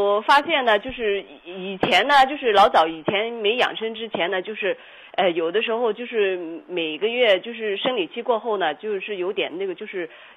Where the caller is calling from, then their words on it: Guangzhou, Guangdong, China; 我是广州的客户。